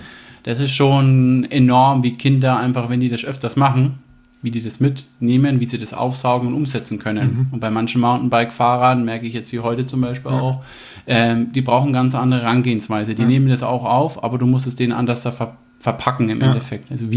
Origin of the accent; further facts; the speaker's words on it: Herzogenaurach, Bavaria, Germany; oder die BMX-Bahn gibt es immer noch bei uns in Herzogenaurach. Bin da groß geworden in der Stadt.